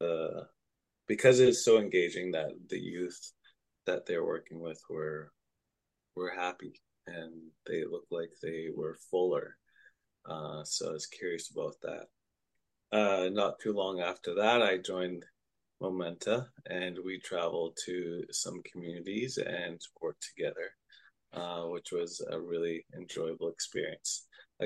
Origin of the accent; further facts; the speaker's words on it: Winnipeg, Manitoba, Canada; I was born and raised in Winnipeg to two parents. My mother is Anishinaabe from Treaty 4, Wewisikapo First Nation, and my father came here from Guyana, South America in the 70s